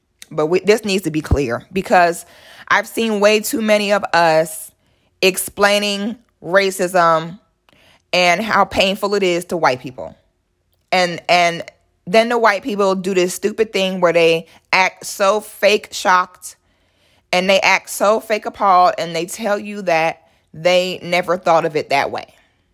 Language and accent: English; Philadelphia, Pennsylvania, United States; I'm from Philly originally